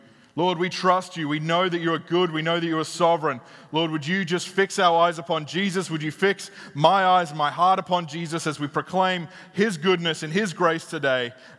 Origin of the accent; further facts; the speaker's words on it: Australia; I'm Australian. I grew up that way.